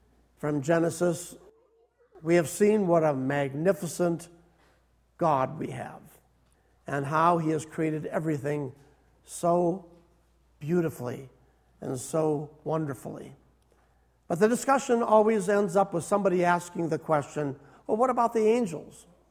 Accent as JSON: {"language": "English", "region": "Minnesota", "country": "United States", "tie": "born or raised there", "said": "I was a youngster growing up in Minnesota."}